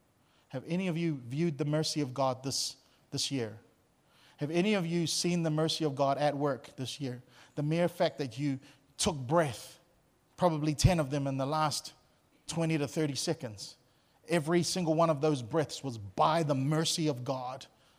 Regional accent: New Zealand; now in Australia; Look, I grew up in New Zealand. We grew up, like, yeah, we'll fight together in a war.

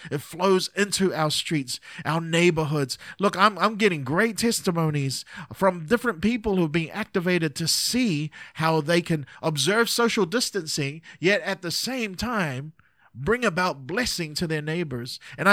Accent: Texas, United States; accent: Texas; I know y'all are laughing at my Texas accent, right?

